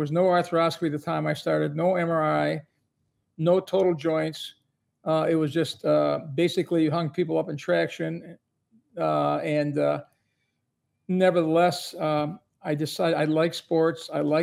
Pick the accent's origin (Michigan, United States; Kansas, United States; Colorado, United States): Michigan, United States; Highland Park; Well, I grew up in Highland Park, Michigan, and I went to University of Detroit High School, which was an all boys school, which my father sent me